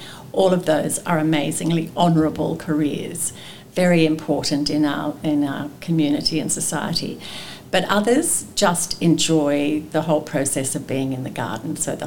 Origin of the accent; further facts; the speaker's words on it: New South Wales, Australia; I grew up in New England, in northern New South Wales, so that's a cool, temperate area.